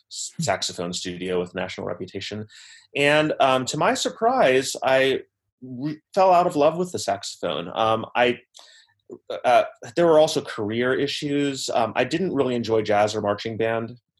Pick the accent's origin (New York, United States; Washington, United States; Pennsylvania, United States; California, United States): Pennsylvania, United States; Well, I grew up in Pennsylvania, and in high school, I was kind of a jack of all trades, master of none with music.